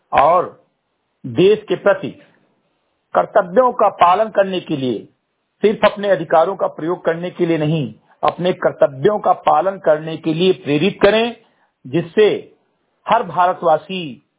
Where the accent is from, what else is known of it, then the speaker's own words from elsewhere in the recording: Bahraich, Uttar Pradesh, India; ग्राम सभा से मेरी कटाई विकास खंड में जनपद बहराइच का मूल निवासी हूँ